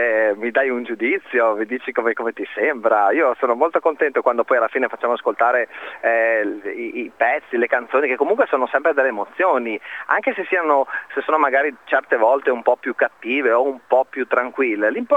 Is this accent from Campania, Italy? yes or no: no; Fagagna, Friuli-Venezia Giulia, Italy; Noi siamo friulani, dalle porte di Udine, di San Vito di Fagagna e di Villalta di Fagagna, quindi sono due paesini alle porte di Udine.